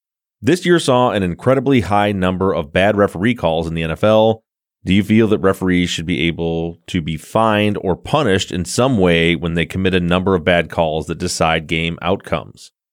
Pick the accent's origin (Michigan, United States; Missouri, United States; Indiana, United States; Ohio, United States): Michigan, United States; So you think because we're from Michigan that you root for Michigan or Michigan State.